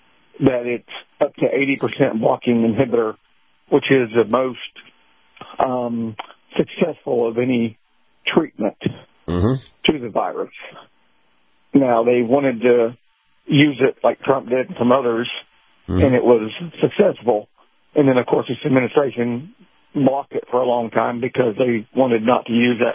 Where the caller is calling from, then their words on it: Valdosta, Georgia, United States; I'm near Valdosta, Georgia.